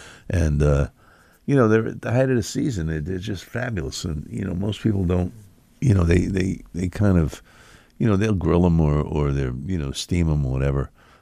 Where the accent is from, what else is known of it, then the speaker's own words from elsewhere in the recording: England, United Kingdom; I like fish and chips. I'm English.